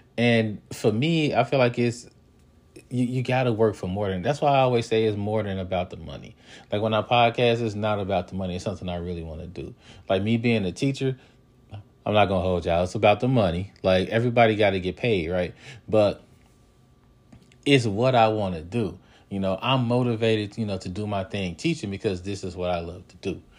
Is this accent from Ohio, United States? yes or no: yes; Cincinnati, Ohio, United States; I'm from Cincy. I'm from Cincinnati, and I'm a fan, and I'm talking about stuff.